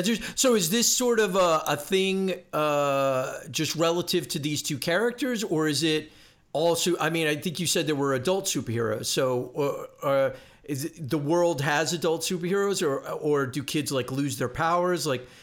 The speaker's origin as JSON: {"language": "English", "region": "New Jersey", "country": "United States", "tie": "born or raised there", "also_born_or_lived": "New York", "lives_now": "Los Angeles, United States", "said": "I grew up in New Jersey and New York, but I live in LA, Los Angeles"}